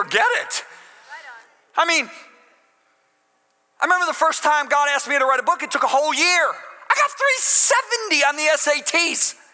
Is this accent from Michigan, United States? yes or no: yes; Michigan, United States; I grew up in Western Michigan. Sailing is huge in Western Michigan, okay?